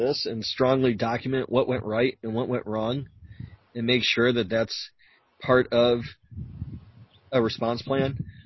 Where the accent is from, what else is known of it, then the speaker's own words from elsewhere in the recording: United States; Just as an American and just knowing what we have access to.